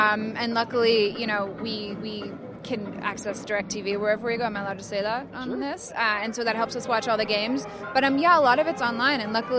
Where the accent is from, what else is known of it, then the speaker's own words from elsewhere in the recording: North Carolina, United States; now in Austin, United States; So I grew up in North Carolina. I actually live in Austin, and I hear comparisons between Denver and Austin all the time.